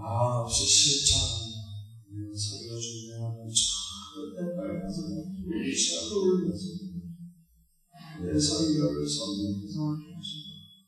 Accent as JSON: {"language": "Korean", "region": "Seoul", "country": "South Korea", "said": "나는 서울 사람이고"}